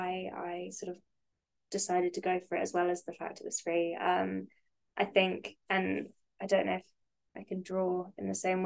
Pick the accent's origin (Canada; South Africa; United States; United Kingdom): United Kingdom; So as maybe you can tell from my accent, I'm from the UK